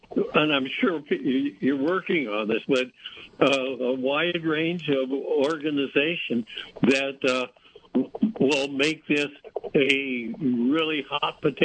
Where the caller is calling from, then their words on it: Philo, California, United States; I'm from Philo, California